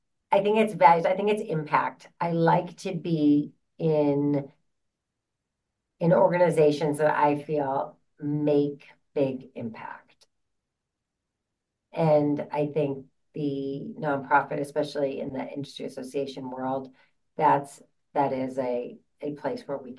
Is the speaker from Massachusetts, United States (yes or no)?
yes; Boston, Massachusetts, United States; accent: Boston; if I'm a little tired, my Boston accent comes out very, very strong.